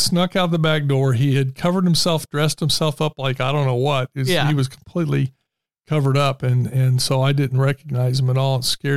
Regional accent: Muncie, Indiana, United States; with Nancy and I, she was from Indianapolis. I was from Muncie.

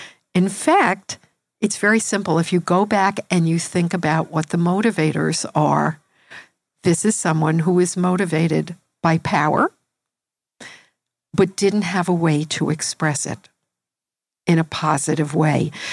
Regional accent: New York, United States; now in Philadelphia, United States; I live in Philadelphia now, but I'm originally from New York, so maybe I'm more oriented towards big cities.

